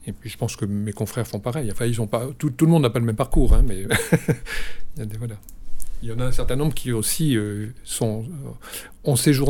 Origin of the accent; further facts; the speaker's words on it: Morocco; je viens du Maroc, enfin, voilà, avec des ancêtres qui sont passés par... qui venaient aussi de France, d'Espagne, d'Algérie.